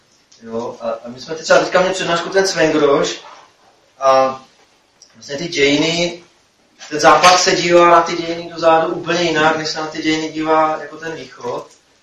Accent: Moravia, Czechia; jako Moraváci

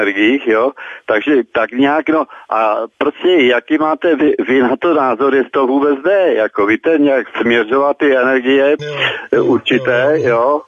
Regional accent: Ostrava, Moravian-Silesian Region, Czechia; Vy jste z Ostravy, já jsem z Ostravy

